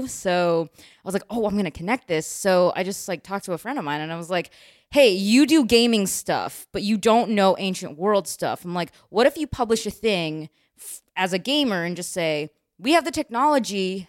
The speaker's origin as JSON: {"language": "English", "town": "Chicago", "region": "Illinois", "country": "United States", "said": "Yep, I'm from Chicago."}